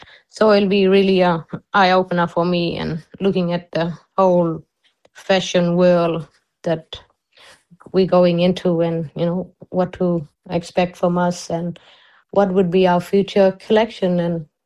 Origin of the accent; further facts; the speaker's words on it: Western Australia, Australia; I'm a Koonindi Wamajari Maru woman, and we're here in the center of Kimberley.